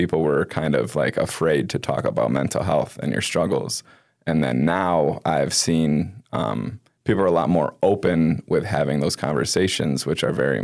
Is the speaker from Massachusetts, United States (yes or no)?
yes; Pittsfield, Massachusetts, United States; But at the end of the day, we're all from Pittsfield and we're all in the same community.